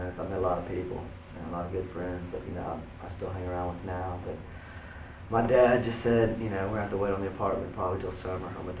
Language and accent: English; Houston, Texas, United States; I lived there all my life, so I kind of want to get away from the parents all day.